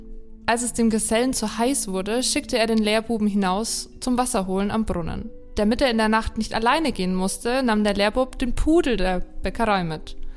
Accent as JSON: {"language": "German", "region": "Bavaria", "country": "Germany", "said": "Also ich komme ja aus der Gegend, mir wurde die Geschichte noch nie erzählt."}